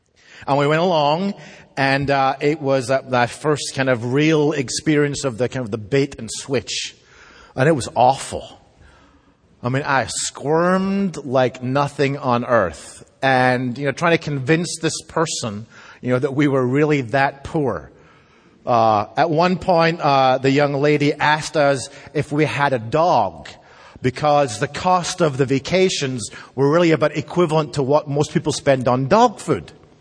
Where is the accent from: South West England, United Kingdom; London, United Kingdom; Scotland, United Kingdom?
Scotland, United Kingdom; I grew up in Scotland, as you know, and Scotland, like the UK, is not the most capitalistic or consumer-driven country in the world.